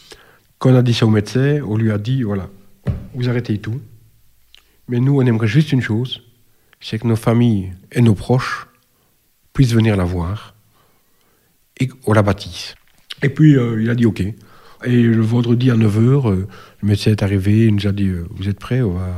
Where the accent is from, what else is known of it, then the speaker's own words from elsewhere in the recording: Verviers, Wallonia, Belgium; j'ai 48 ans, je viens de Verviers. Verviers, c'est près de Liège, pour ceux qui ne connaissent pas.